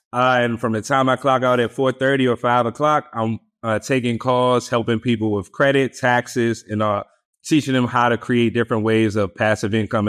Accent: Washington, District of Columbia, United States; I'm born and raised in Washington, D.C., I attended Virginia Commonwealth University, VCU Rams, in Richmond, Virginia.

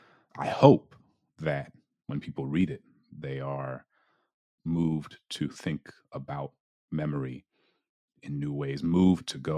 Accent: New Orleans, Louisiana, United States; what it meant to be like a 15, 16-year-old Black kid growing up in New Orleans, in Louisiana, in America.

